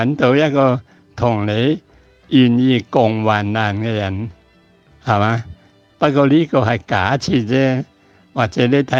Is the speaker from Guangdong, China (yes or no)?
no; Fujian, China; moved away; 我哋家庭咧，喺1957年由我乡下福建省嚟到香港咧